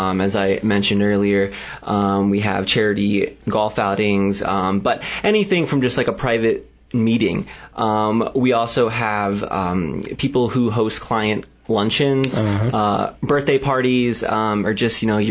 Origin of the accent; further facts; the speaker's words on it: Delaware, United States; Delaware, actually.